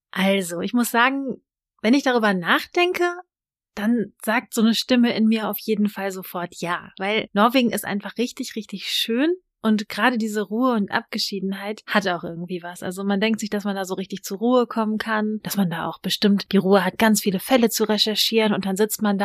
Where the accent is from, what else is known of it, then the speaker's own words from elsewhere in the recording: North Rhine-Westphalia, Germany; Also ich komme ja aus dem Ruhrgebiet.